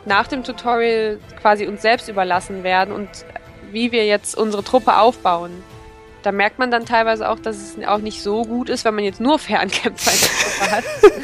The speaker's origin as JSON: {"language": "German", "country": "Germany", "said": "Als Deutscher erkennt man einige Sachen wieder, die da genannt werden."}